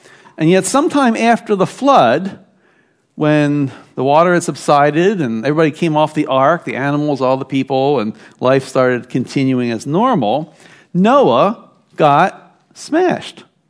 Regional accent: Baltimore, Maryland, United States; Remember back when I grew up in Baltimore and took the city buses.

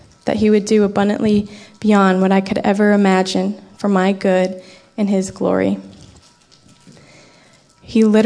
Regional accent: Virginia, United States; now in North Carolina, United States; I'm from Virginia. I live in North Carolina now.

